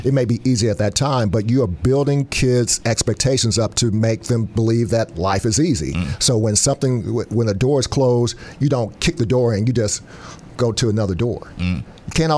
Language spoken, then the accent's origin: English; Indianapolis, Indiana, United States; I'm from Indianapolis.